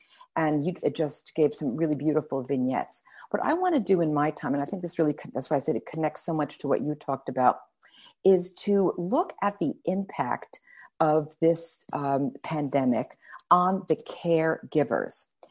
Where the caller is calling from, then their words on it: New York, United States; I should also say that I'm speaking from New York. So I live on the Upper West Side